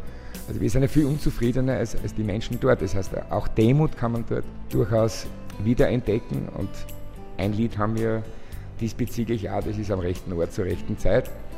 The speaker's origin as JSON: {"language": "German", "town": "Diani Beach", "region": "Kwale County", "country": "Kenya", "tie": "born or raised there", "said": "nachdem also meine Heimat da, Diani Beach in der Nähe des Äquator liegt, hat der Tag dort nur 12 Stunden."}